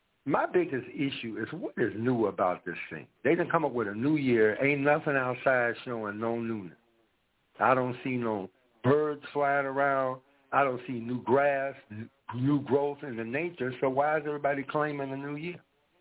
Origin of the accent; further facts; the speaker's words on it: the South, United States; But we came from the South where people waved at strangers on the passing by their house.